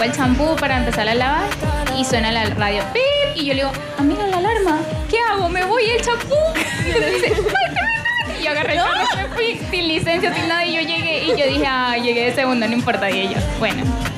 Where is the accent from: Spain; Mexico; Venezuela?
Venezuela; now in Chile; Soy venezolana, tengo 7 años acá ya.